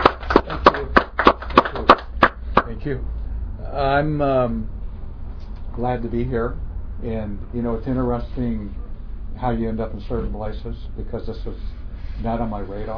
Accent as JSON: {"language": "English", "town": "San Francisco", "region": "California", "country": "United States", "tie": "born or raised there", "said": "Way back when, I grew up in San Francisco. I was going to be a dentist."}